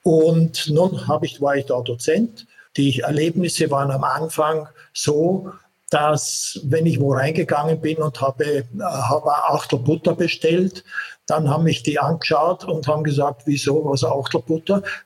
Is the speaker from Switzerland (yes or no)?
no; Upper Austria, Austria; Also wir kommen aus Oberösterreich.